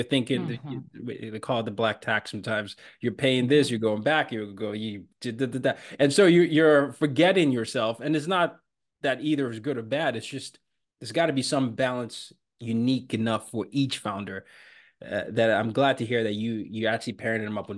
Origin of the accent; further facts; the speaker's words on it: Nigeria; moved away; I'm an immigrant, I'm from Nigeria